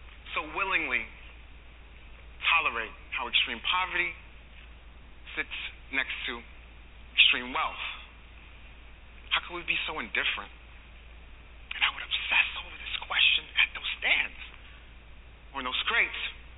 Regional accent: New York City, New York, United States; also born or lived in New Jersey; I was born in Harlem, New York City. I was also raised in both Harlem, New York, and North New Jersey.

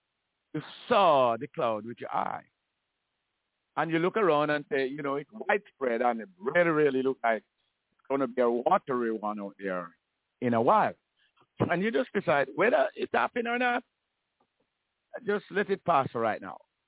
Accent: Jamaica; I am Jamaican. Everybody in, I know about, hear about in Jamaica, believe in the God of the Bible.

